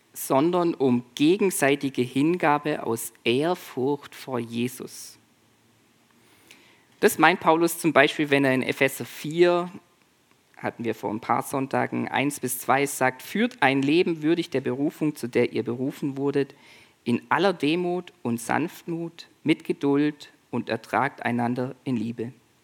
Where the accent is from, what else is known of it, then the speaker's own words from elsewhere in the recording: Swabia, Germany; ja, ich bin kein Deutscher, ich bin Schwabe